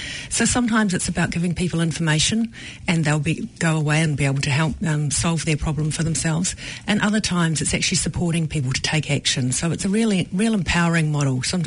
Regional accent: Waikato, New Zealand; also born or lived in Canterbury / Wellington; now in Auckland, New Zealand; So I grew up in the Waikato. I went to university in Canterbury and lived overseas for a few years before settling in Wellington. Moved to Auckland 8 years ago

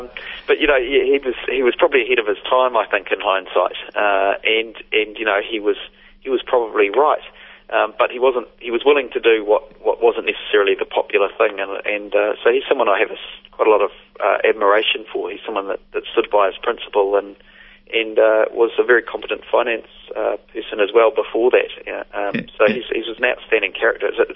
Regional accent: Beachlands, Auckland, New Zealand; I grew up in Beachlands, a little village southeast of Auckland, and my folks are still there, so still got a connection back there.

